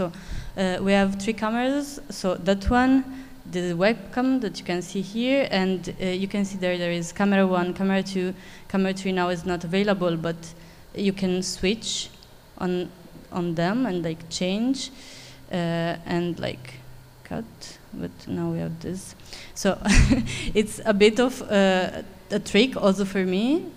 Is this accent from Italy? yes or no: yes; Italy; now in Krakow, Poland; I'm from Italy